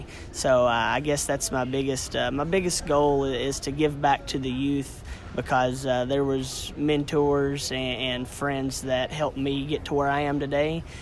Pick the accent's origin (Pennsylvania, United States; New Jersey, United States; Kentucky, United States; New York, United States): Kentucky, United States; Munfordville; I'm from Mumfordville, Kentucky, representing Hart County FFA.